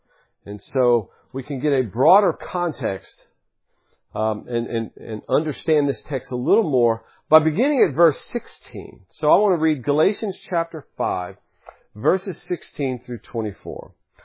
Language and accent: English; the South, United States; As I grew up here in the South, I've been exposed to a lot of Pentecostal churches.